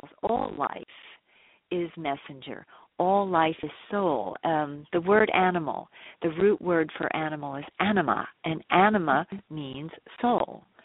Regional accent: New Jersey, United States; I grew up in New Jersey, but it was a very wooded area at the time.

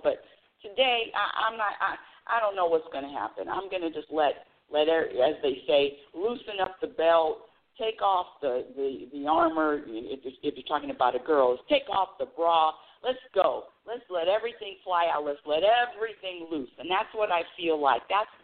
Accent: California, United States; I'm from California, so I know that there's rioting in L.A.

